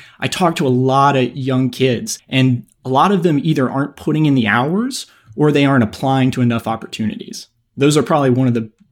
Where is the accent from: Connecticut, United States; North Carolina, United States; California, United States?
North Carolina, United States; So for me, I grew up in North Carolina in sort of a lower class environment, like a sort of a negative environment.